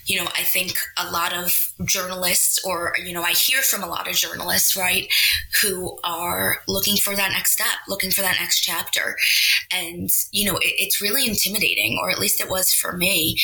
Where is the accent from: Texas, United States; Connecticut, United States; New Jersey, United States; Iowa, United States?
New Jersey, United States; about 2.5 hours from where my family was from and where I grew up in New Jersey.